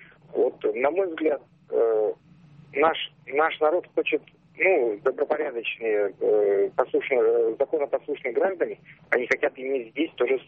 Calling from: Vologda, Vologda Oblast, Russia

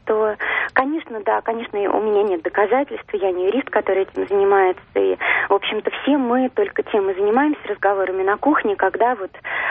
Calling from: Moscow, Russia; я звоню из Москвы.

